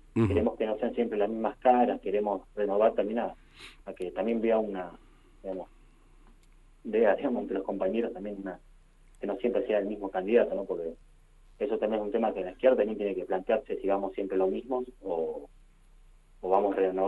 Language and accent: Spanish; San Carlos de Bariloche, Río Negro, Argentina; Soy de Bariloche.